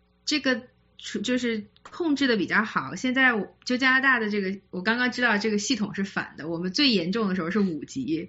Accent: Shandong, China; 我山东人，所以我就开始这个试图重现，对，试图重现家乡的美食，就是以面食为主

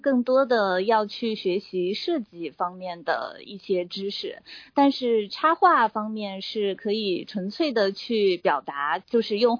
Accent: Zhenjiang, Jiangsu, China; now in Nanjing, China; 其实我是镇江人，但是我从念大学开始就留在了南京这座城市，也非常喜欢这座城市。

